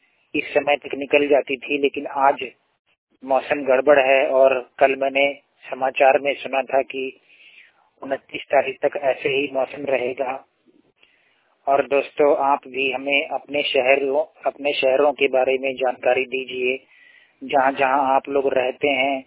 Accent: Lucknow, Uttar Pradesh, India; आज मैं आप लोगों को अपने शहर लखनऊ के बारे में मौसम की जानकारी देने जा रहा हूँ।

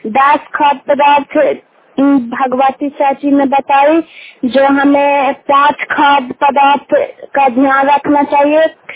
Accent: Galaspur, Bihar, India; ग्राम गलासपुर के निवासी हूँ।

